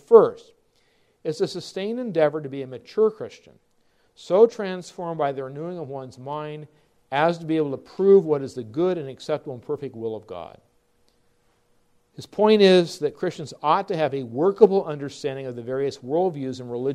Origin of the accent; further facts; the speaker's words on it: United Kingdom; So as a Brit, you can imagine, we know right away, to whom and what he's referring.